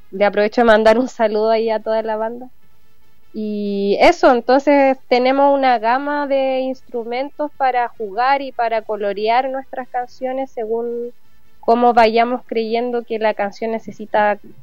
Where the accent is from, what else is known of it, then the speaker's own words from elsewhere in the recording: Rancagua, O'Higgins, Chile; Sí, yo soy de Rancagua, por eso tuvimos esa sesión allá.